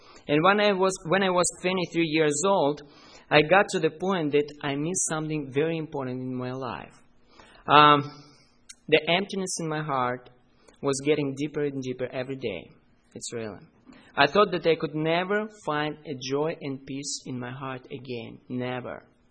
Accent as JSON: {"language": "English", "region": "Chișinău", "country": "Moldova", "tie": "born or raised there", "second_language": "English", "said": "I was born in Moldova in 1972."}